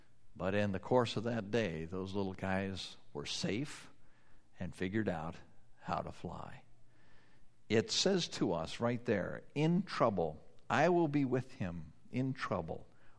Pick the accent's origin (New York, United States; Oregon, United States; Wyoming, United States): Wyoming, United States; Now, you folks live closer to the water than I did growing up in Wyoming.